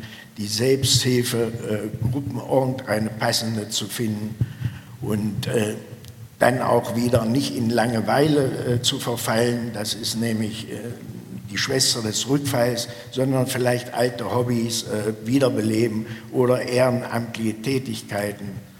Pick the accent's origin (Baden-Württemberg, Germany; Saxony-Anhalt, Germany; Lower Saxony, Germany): Saxony-Anhalt, Germany; Ilsenburg; Jetzt machen wir in Ilsenburg, meinen Heimatort, wir sind jetzt 5 Jahre alt geworden